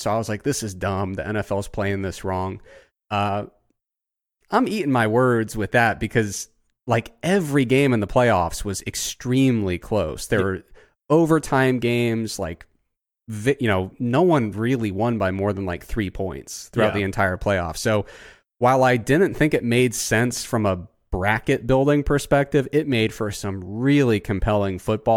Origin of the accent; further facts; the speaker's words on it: Ohio, United States; because I grew up in Southern Ohio, most of my friends are Bengals fans.